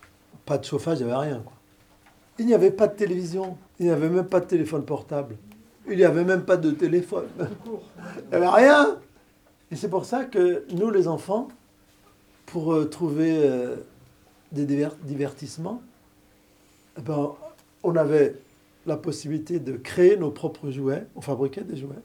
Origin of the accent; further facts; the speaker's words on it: Lyon, Auvergne-Rhône-Alpes, France; dans mon enfance à Lyon, où je naquis